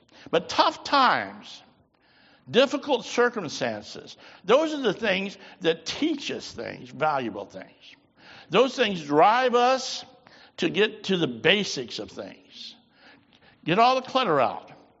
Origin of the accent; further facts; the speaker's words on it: Biloxi, Mississippi, United States; born there; I was born in Biloxi, Mississippi. Do I sound like a Southerner? I don't know. Of course, I was just born there, and 3 or 4 days later, I was gone, never to come back again until Hurricane Camille.